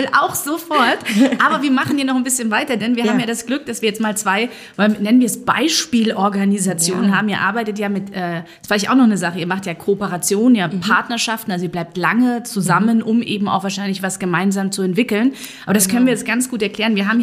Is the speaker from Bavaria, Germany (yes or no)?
yes; Munich, Bavaria, Germany; born there; ich bin geborene Münchnerin